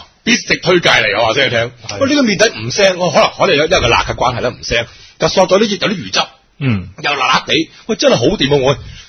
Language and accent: Cantonese; Guangdong, China; 你知道我哋中国人噶啦嘛，我哋广东人噶啦，